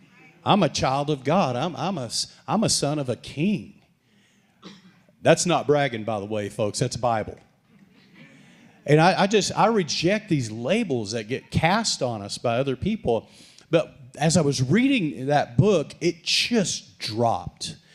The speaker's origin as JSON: {"language": "English", "region": "Texas", "country": "United States", "tie": "born or raised there", "said": "West Texas, if it has anything dark, it's pretty well hidden because everybody's nice. Everybody's brother, sister, yes, ma'am, no, ma'am. I mean, I grew up in a nice culture. I'm very thankful for that, being raised in that."}